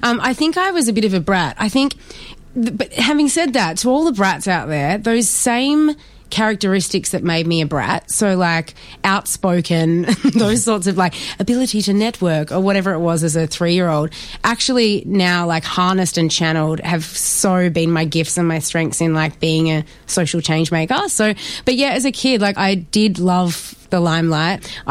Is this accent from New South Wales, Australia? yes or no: no; Sandringham, Victoria, Australia; Grew up in Sandy, Sandringham. So I was a Bayside girl.